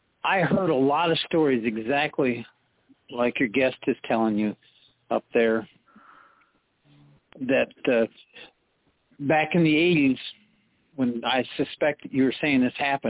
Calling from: Michigan, United States; Oh, it's beautiful night up here in the UP.

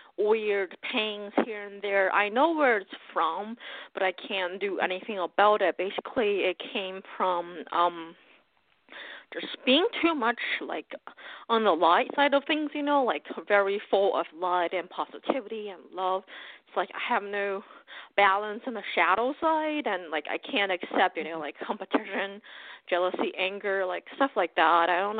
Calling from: Pennsylvania, United States; I've talked to you before from Pennsylvania.

